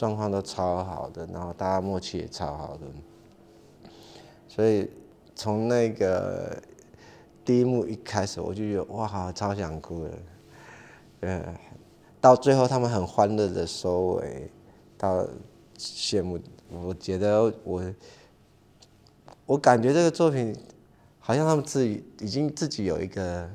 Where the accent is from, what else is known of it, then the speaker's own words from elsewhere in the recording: Taitung County, Taiwan; 然后就在台东，我的故乡啦。